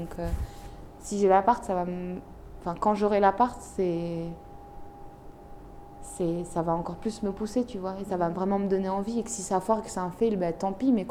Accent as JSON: {"language": "French", "country": "Morocco", "said": "Oui, je suis humaine, oui, je suis marocaine."}